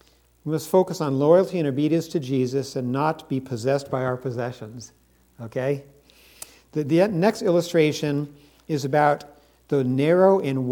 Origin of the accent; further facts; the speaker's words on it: San Francisco, California, United States; Many of you know that I grew up in San Francisco